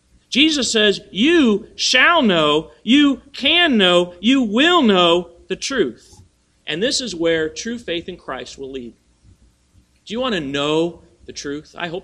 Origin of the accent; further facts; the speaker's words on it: Indiana, United States; born there; I was born here in Indiana.